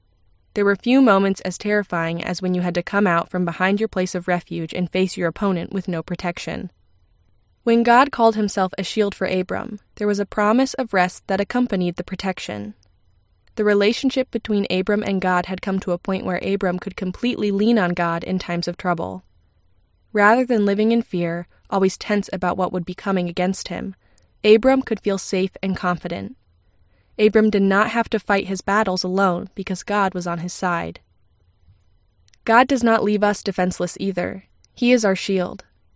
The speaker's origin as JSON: {"language": "English", "region": "Maine", "country": "United States", "tie": "born or raised there", "said": "Growing up in Maine, the winters were perfect for snowball fights."}